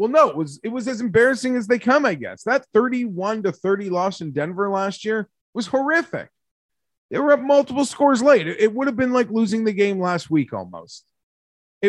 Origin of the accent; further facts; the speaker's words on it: Canada; For perspective, understand I'm a Canadian who works in Celsius